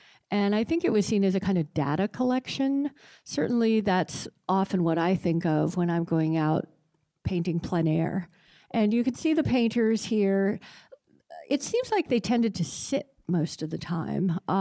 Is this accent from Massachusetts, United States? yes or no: no; Bethesda, Maryland, United States; Growing up in Bethesda, I was so spoiled by having these wonderful public collections.